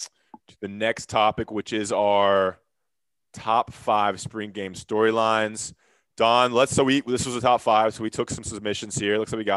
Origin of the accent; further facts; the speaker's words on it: the South, United States; I grew up in the South. My dad's from Tennessee. My grandmother's from small town South Carolina. So I grew up on Southern food my whole life.